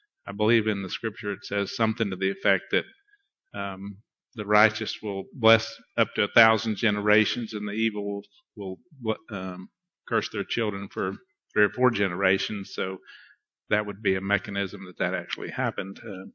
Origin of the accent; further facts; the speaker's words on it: Marble Falls, Texas, United States; I have a brother and two sisters, we grew up there in Marble Falls.